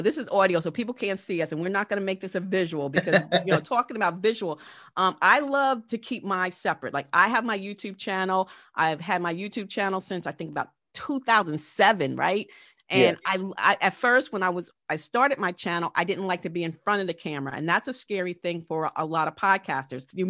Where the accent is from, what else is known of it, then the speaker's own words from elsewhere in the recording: New York, United States; I'm from New York.